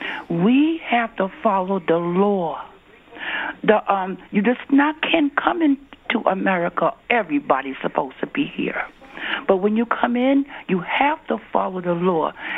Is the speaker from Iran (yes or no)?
no; New York City, New York, United States; I was raised in Bedford-Stuyvesant, and she would do her arts and crafts